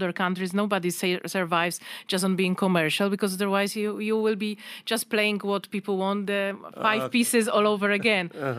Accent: Poland; accent: Polish; English is a second language; Okay, they can notice my accent, but they're not going to really pinpoint your Polish.

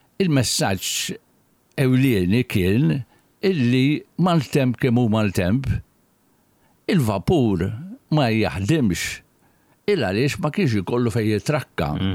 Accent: Rabat, Gozo, Malta; jiena xiena mir-Rabat ta' Għawdex, ma jfissirx li jekk hemm kriżi fil-pajjiż, kriżi nazzjonali, jiena m'għandix nipparteċipa

